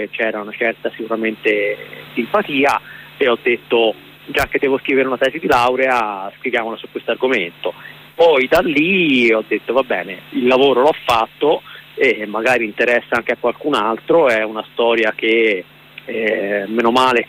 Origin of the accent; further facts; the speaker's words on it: Grosseto, Tuscany, Italy; moved away as an adult; now in Pisa, Italy; io vengo da Grosseto, arrivo a Pisa per studiare nel 97